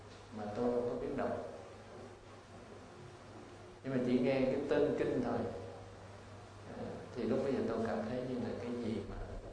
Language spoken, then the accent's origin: Vietnamese; Phu My Hung, Ho Chi Minh City, Vietnam; Các vị này đấy là từ ở cái quê tôi là ở làng Phú Mỹ Hưng của gia đình